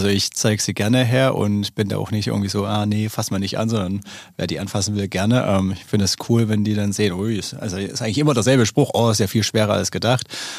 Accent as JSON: {"language": "German", "town": "Zschopau", "region": "Saxony", "country": "Germany", "said": "Erzgebirge, Zschopau."}